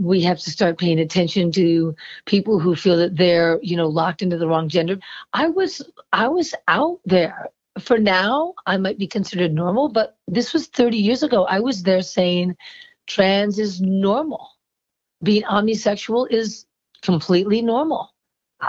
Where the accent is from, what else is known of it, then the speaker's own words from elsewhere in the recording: New York City, New York, United States; I grew up in New York City and my mother is a writer